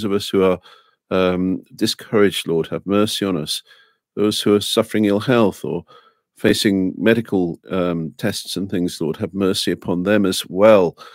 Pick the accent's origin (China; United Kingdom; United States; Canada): United Kingdom; England; now in Australia; I'm English